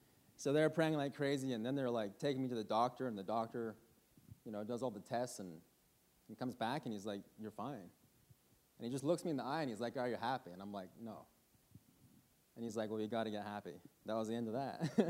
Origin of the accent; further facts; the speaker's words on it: New Brunswick, Canada; So I grew up in New Brunswick